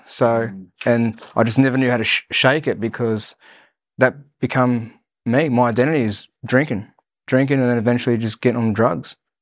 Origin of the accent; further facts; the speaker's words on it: New South Wales, Australia; growing up in Western Sydney, I suppose, I didn't know there was much help out there.